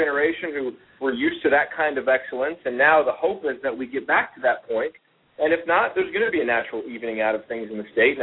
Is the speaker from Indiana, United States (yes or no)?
yes; Bloomington, Indiana, United States; I was a freshman when Coach Knight got fired, and I grew up in Bloomington going to games.